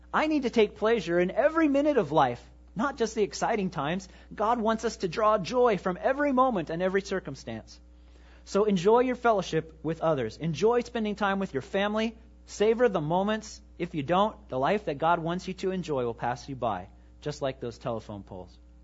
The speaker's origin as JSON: {"language": "English", "region": "Kansas", "country": "United States", "said": "Now, I'm from Kansas, and this illustration kind of hurt me because he was talking about driving across Kansas and being bored."}